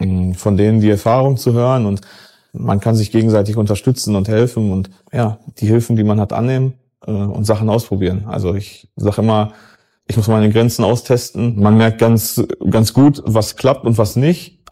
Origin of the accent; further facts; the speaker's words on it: Gelsenkirchen, North Rhine-Westphalia, Germany; ich bin 29 Jahre alt, ich komme aus Gelsenkirchen.